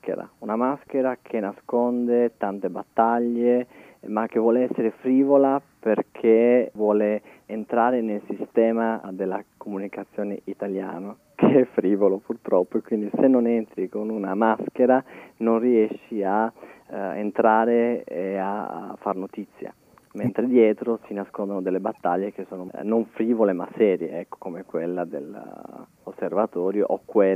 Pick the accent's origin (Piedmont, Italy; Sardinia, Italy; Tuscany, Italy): Sardinia, Italy; San Basilio; born there; l'ultimo di 9 figli di una famiglia che vive a San Basilio, quindi sono nato a San Basilio, questo paesino sperduto di 1414 abitanti.